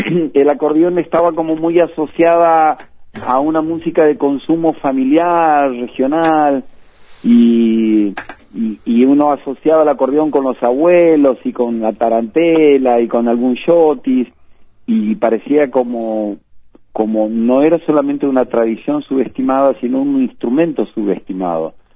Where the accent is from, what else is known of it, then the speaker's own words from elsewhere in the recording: Apóstoles, Misiones, Argentina; now in Buenos Aires, Argentina; Vivo hace más de 30 años en la ciudad de Buenos Aires porque yo salí de Apóstoles Misiones a fines de los, durante el año 88 y durante el 89 es como que me quedé aquí